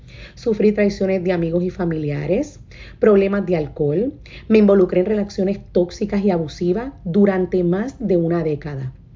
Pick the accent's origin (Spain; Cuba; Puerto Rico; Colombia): Puerto Rico; San Juan; Yo crecí en San Juan, Puerto Rico, en una familia de clase trabajadora, en un ambiente muy disfuncional